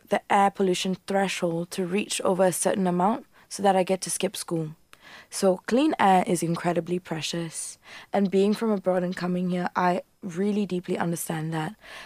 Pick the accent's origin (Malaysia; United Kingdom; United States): Malaysia; moved away; I'm from Malaysia and I moved here and I love it here